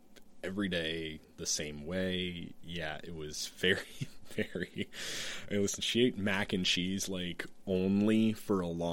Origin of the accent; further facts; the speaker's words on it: Maryland, United States; now in Baltimore, United States; I had to practice saying Baltimore. yeah, because, again, I'm from Montgomery County, so, you know. It was far enough away.